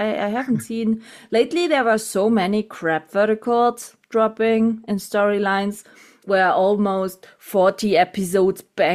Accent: Germany; English is a second language; I have a big castle here in my hometown, and I shoot it with a French production, French movie in my hometown castle.

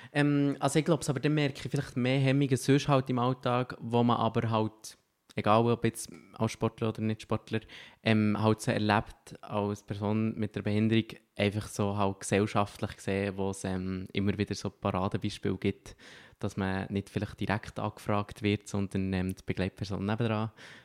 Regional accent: Switzerland; für mich als Schweizer ist es wirklich so eine grosse Sache gewesen.

